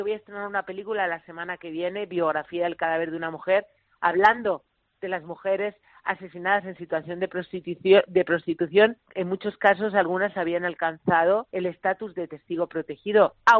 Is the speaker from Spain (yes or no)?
yes; Toledo, Castilla-La Mancha, Spain; Pues encantada de estar en mi tierra, jugar en casa.